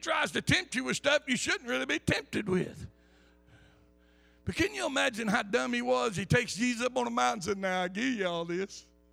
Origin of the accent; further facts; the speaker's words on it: the South, United States; I'm from the South. Back then, we didn't know what it was, how people locked up in the store at night.